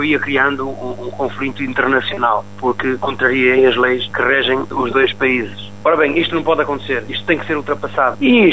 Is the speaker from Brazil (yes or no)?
no; Monsanto, Castelo Branco, Portugal; born there; Eu sou português, nasci aqui no coração monsanense, no velhinho Hospital da Misericórdia, mas a minha mãe é uma galeguinha.